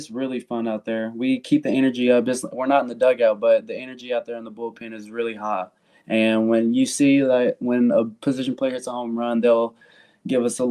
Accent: Kentucky, United States; which I'm from Kentucky.

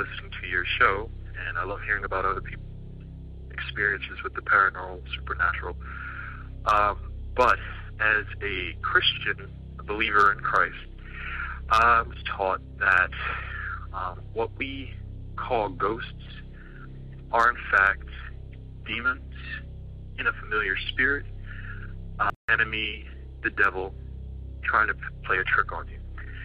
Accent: Newark, Delaware, United States; I'm from Newark, Delaware.

